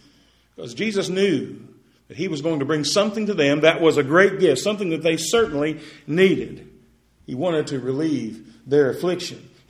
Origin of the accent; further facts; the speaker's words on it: West Virginia, United States; I'm from West Virginia. And you know what West Virginia's most thankful for? Mississippi.